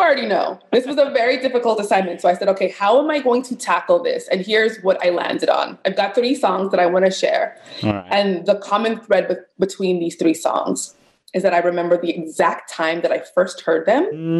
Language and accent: English; Los Angeles, California, United States; so my family, you know, I grew up in Silver Lake and I was walking with my mother.